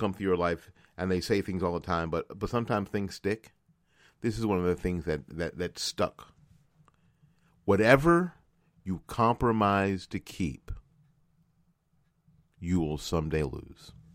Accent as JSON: {"language": "English", "region": "Florida", "country": "United States", "tie": "born or raised there", "said": "Now, that would include my home state of Florida"}